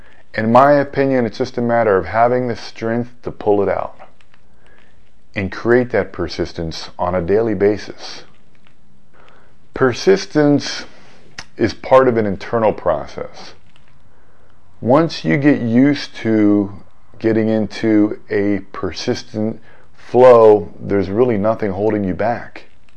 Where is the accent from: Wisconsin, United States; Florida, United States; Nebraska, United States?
Florida, United States; Seminole; I mean, we grew up in Seminole, Florida. Middle-income, middle-class family